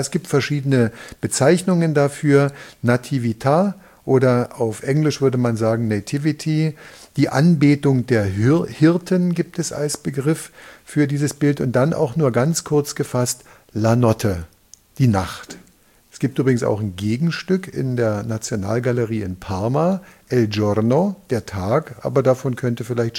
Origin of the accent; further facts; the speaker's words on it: Germany; Der wird nicht ausgesprochen Correggio, wie wir das immer sagen als Deutsche